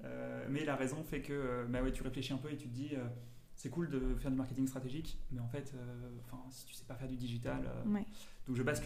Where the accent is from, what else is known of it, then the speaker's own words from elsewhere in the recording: Hauts-de-France, France; now in Canada; Je viens de Picardie.